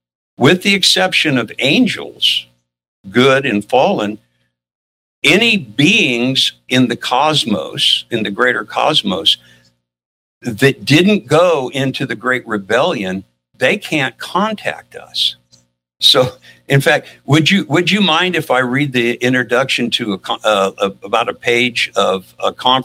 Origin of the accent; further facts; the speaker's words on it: Midwest, United States; also born or lived in Lake Charles, Louisiana; I was born in Lake Charles, Louisiana, but I was raised in the Midwest.